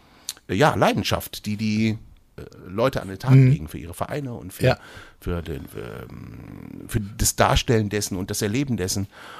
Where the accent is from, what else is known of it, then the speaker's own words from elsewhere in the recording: Cologne, North Rhine-Westphalia, Germany; Ich bin ja Kölner